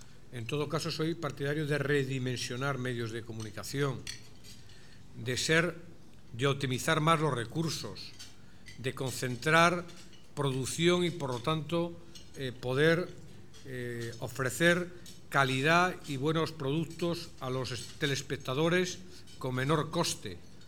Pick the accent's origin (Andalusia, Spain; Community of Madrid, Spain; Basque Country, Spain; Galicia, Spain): Galicia, Spain; es importante, desde luego, en mi tierra, en Galicia